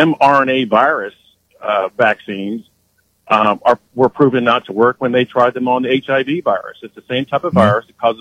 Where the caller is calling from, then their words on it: Afton, United States; from Afton.